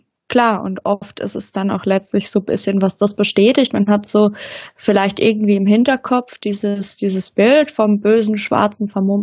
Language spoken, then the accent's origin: German; Baden-Württemberg, Germany; ich komme ursprünglich aus dem Nachbardorf von Hoffenheim und in der Region ist